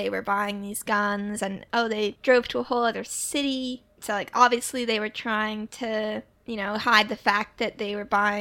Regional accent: California, United States; I'm from California, but I'm from Northern California, so I don't really know what, like, whether people in LA go to San Diego a lot

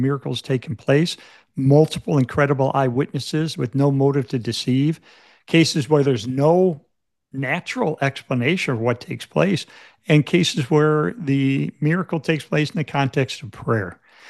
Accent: Chicago, Illinois, United States; know, I'm from Chicago, and in Chicago, I was a fan of the Chicago Cubs baseball team.

